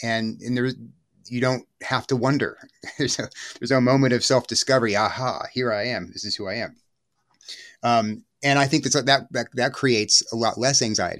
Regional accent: Corpus Christi, Texas, United States; born there; I was born in Corpus Christi. My father's a lawyer. My parents were, we were Episcopalian growing up.

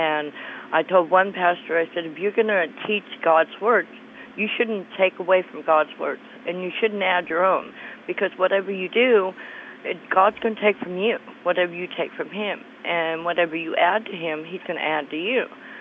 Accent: Missouri, United States; when I was growing up, I grew up in Missouri, and I was always taught that when you lay with someone, you're married with them

